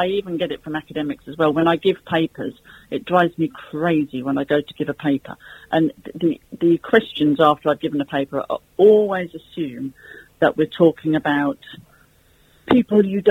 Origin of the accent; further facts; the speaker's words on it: England, United Kingdom; now in Spain; we're ambassadors of Britain. You know, we're talking English, we're talking to people here, we're talking about Britain, we want to feel proud of Britain.